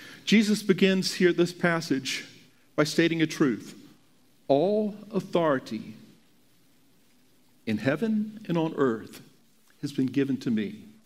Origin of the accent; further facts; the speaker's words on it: United States; I mean, I'm an American.